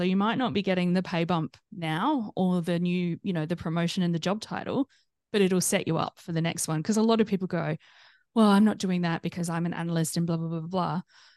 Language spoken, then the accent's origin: English; South Australia, Australia; because I'm from South Australia, which, just, you know, it's a smaller